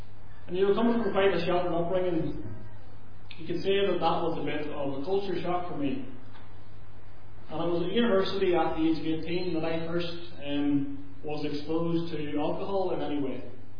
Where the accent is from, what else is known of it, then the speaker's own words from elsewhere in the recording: Lurgan, Northern Ireland, United Kingdom; also born or lived in Manchester / Liverpool; maybe you'll know from the accent, I'm from County Armagh, just outside Lurgan. I've lived there most of my life. Grew up in Northern Ireland most of my life, had a few years in Manchester and Liverpool.